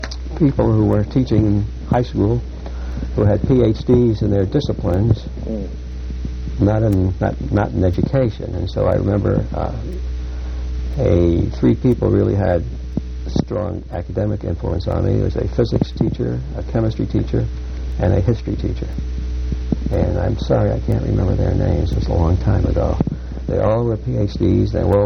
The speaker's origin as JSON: {"language": "English", "town": "Brooklyn", "region": "New York", "country": "United States", "tie": "born or raised there", "also_born_or_lived": "Bronx", "said": "They tell me I was born in the Bronx, but I recollect only living in Brooklyn. That's where I was brought up, and I went to public schools there"}